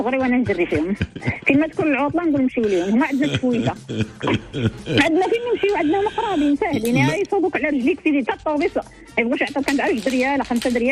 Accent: Salé, Rabat-Salé-Kénitra, Morocco; also born or lived in El Kelaa des Sraghna; انا من الاصل ماشي من مدينه سلا كنا ساكنين فيها تربيت وكبرت فيها

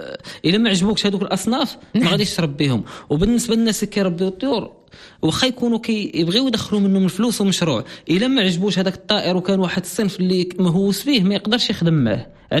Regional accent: Morocco; حنا اللي مغاربه ولاد البلاد

